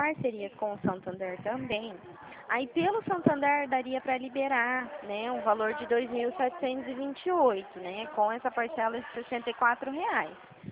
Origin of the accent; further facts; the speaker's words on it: São Paulo, Brazil; Meu DDD, Adjane, ele é 018, porque eu sou aqui da região de Presidente Prudente, tá?